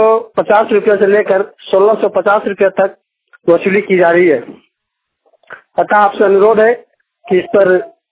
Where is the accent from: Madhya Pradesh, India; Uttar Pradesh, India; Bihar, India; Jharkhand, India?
Jharkhand, India; Nawadi; ग्राम नावाड़ी, post बैराड़ी, थाना डोमचात, जिला कोडरमा का निवासी हूँ।